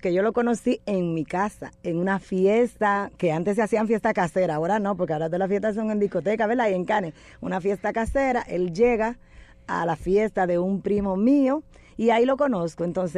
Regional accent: Distrito Nacional, Dominican Republic; Yo soy del sector de Villa María

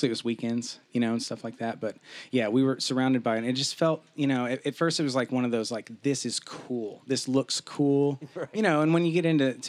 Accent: Nashville, Tennessee, United States; also born or lived in Tulsa, Oklahoma; I am an Okie. I was born in Tulsa, and I guess around one, moved to Nashville. My family moved to Nashville.

